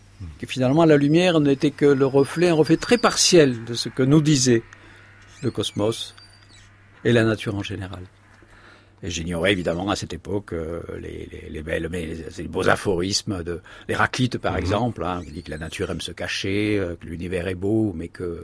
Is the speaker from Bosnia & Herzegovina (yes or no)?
no; Cavaillon, Provence-Alpes-Côte d'Azur, France; accent: Provençal; vous l'entendez à mon accent provençal, je suis né dans le midi de la France, pied du Luberon, alors précisément la petite ville de Cavaillon. Je vivais à la campagne